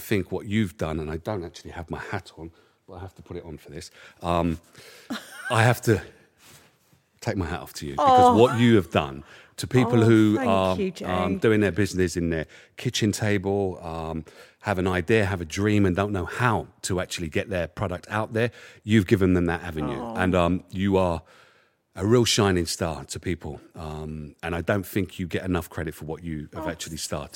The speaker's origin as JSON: {"language": "English", "town": "Hackney", "region": "London", "country": "United Kingdom", "tie": "born or raised there", "said": "So growing up in Hackney was really poor and really beautiful."}